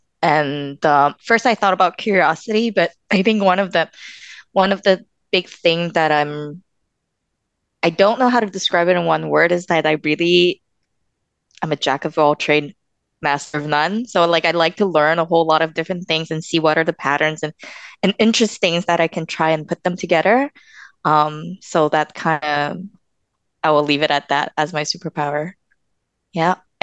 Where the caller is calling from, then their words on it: Montreal, Quebec, Canada; So I'm dialing in from Montreal, Quebec, Canada.